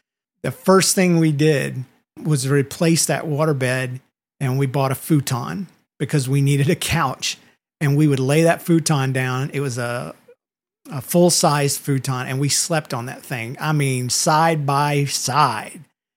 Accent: Georgia, United States; because I was from South Georgia.

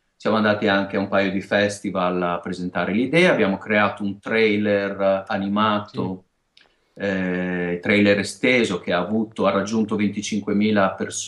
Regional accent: Emilia-Romagna, Italy

